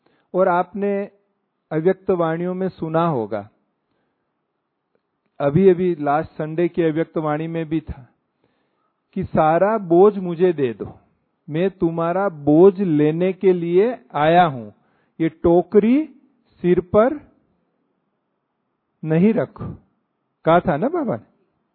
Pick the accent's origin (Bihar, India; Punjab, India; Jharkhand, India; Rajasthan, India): Rajasthan, India; हम यहां उदयपुर है राजस्थान में, उसके पास में छोटा सा गांव है 30 किलोमीटर, वहां हम रहे थे, वो हमारा गांव है नेटिव। तो पूरा जैसे गांव में ही बड़े पले, पढ़ाई भी वहीं से की